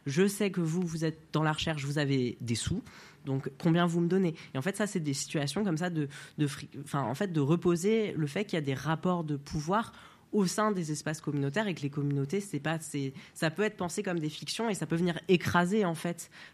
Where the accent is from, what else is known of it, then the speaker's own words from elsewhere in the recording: France; moi j'ai des papiers, je suis français. Oui, je suis trans, donc je participe de la communauté LGBTQIA+